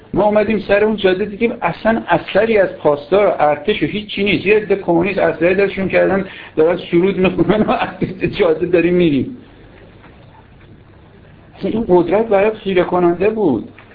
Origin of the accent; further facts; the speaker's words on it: Tehran, Tehran Province, Iran; برای من که از تهران اومدم کردستان واقعا تکون دهنده بود